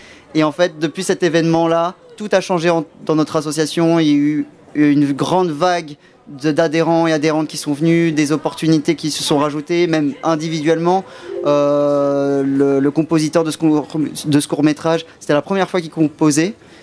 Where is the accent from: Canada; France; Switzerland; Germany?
France; Orléans, Centre-Val de Loire; On est majoritairement des Orléanais et Orléanaises.